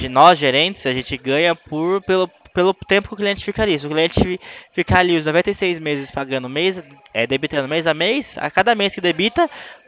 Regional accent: Sorocaba, São Paulo, Brazil; eu sou aqui de Sorocaba, tá de São Paulo mesmo

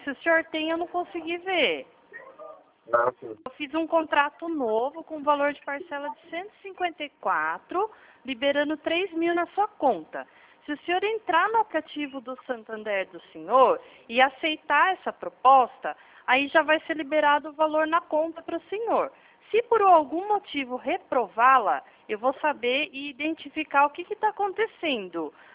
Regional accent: Atibaia, São Paulo, Brazil; Eu sou de Atibaia, interior de São Paulo, tá? Não falo da mesma região aí que o senhor.

